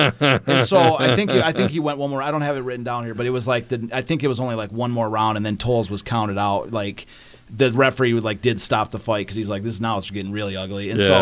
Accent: Kalamazoo, Michigan, United States; now in Detroit, United States; I live in Detroit now, but I grew up in Kalamazoo, went to Kalamazoo Hackett High School.

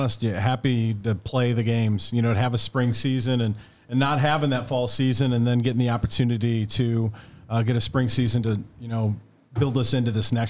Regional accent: Belleville, Illinois, United States; now in Clinton County, United States; I'm not born and raised in Clinton County. I grew up in Belleville, and so I'm an implant.

